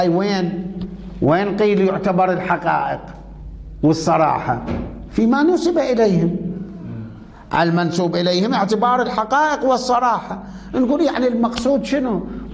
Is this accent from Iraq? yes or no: yes; Iraq; آه احنا كان عندنا بالعراق نقول جنسية عثمانية